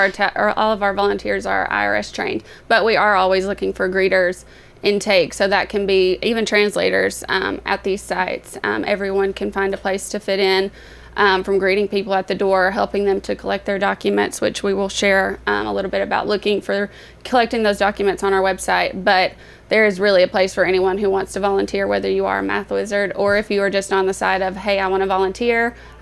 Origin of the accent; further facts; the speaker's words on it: Lawrenceburg, Tennessee, United States; I'm not. I'm not from here. I'm from Lawrenceburg, Tennessee, originally.